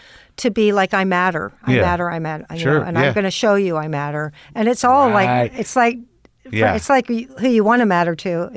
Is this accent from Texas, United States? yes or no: yes; Austin, Texas, United States; now in Los Angeles, United States; And it was a real, it reminded me of growing up in Austin, because like in Austin, I wasn't a snob.